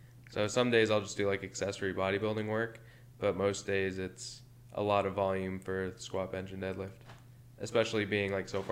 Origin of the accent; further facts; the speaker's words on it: New Jersey, United States; now in Buffalo, United States; We're originally from North Jersey.